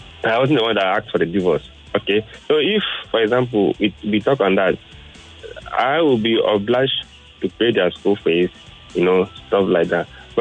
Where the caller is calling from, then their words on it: Lekki, Lagos, Nigeria; I'm calling from Lekki.